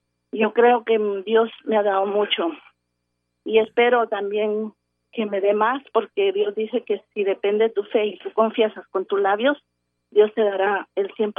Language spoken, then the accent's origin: Spanish; Guatemala; moved away as an adult; now in Chicago, United States; Tengo un mes de haber venido de Guatemala, estoy aquí en Chicago.